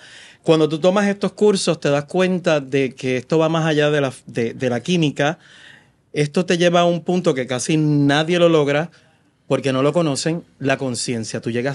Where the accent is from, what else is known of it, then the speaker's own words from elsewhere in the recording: Puerto Rico; nosotros como puertorriqueños, pues tenemos unas modalidades distintas a los americanos, a los hindús, asiáticos.